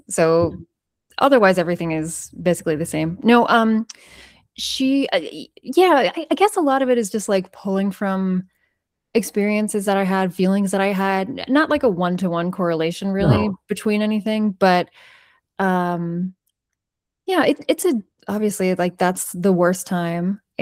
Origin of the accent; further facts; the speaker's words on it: New York, United States; now in Los Angeles, United States; I'm a New Yorker. I'm a native New Yorker. And that's the end of the story, you know?